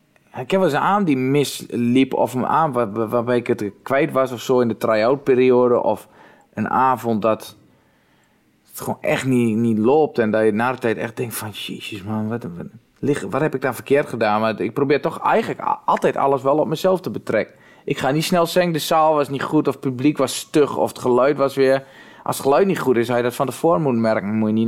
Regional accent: Overijssel, Netherlands; ik kom wel uit Twente

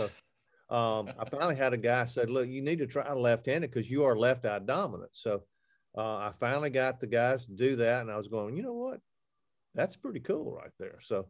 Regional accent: Alabama, United States; And people, you know, I'm from Alabama. We're hunting 35 foot up in the tree and these deer still look up.

